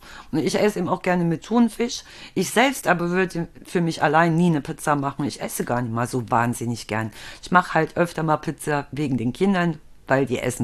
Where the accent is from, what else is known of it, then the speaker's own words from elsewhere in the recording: East Germany, Germany; ich komme ja aus dem Osten